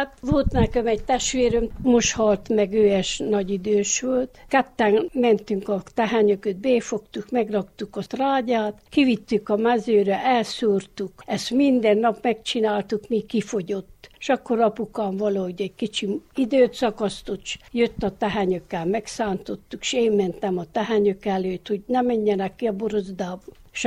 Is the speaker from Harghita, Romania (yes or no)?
yes; Városfalva, Harghita, Romania; Városfalváról. 39-ben születtem